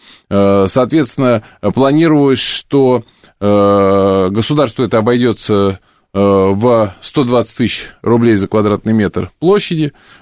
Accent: Moscow, Russia; мы, москвичи

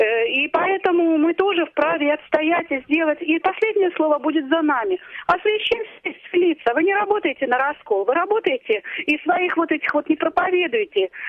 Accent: Moscow, Russia; я из Москвы.

